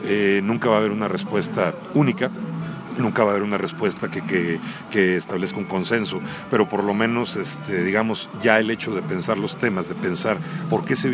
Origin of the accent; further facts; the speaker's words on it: Monterrey, Nuevo León, Mexico; also born or lived in Ciudad Juárez; yo que me crié en Monterrey, pensar escribir en Monterrey, escribir en Ciudad Juárez, también viví ahí.